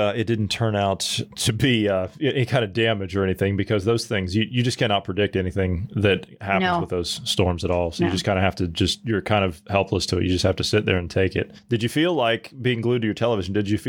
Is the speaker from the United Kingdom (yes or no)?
no; Ohio Valley, United States; I'm from the Ohio Valley, and we used to catch like the tail end of it